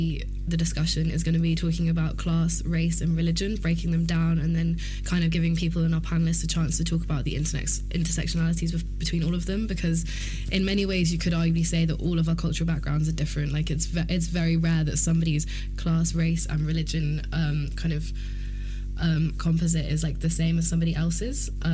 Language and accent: English; Bristol, South West England, United Kingdom; I'm from Bristol, it's different there to how it is here